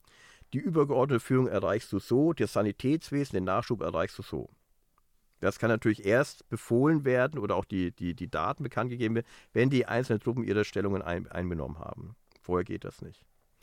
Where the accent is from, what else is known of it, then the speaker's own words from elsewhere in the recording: Reutlingen, Baden-Württemberg, Germany; wir kommen ja hier aus dem Senden ja von Reutlingen, das ist so ähnlich wie die Schwäbische Alb.